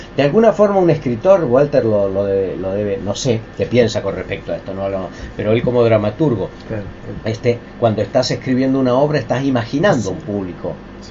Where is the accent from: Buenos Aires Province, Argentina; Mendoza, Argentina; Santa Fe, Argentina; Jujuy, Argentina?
Santa Fe, Argentina; Rosario; moved away; also born or lived in Venado Tuerto / Costa Rica; Mi infancia es rosarina, pasé toda mi infancia en Rosario, hice toda la primaria aquí, y en el 70 fui a Costa Rica por razones de trabajo de mi papá, que vive aquí en Rosario, es … allí me quedé.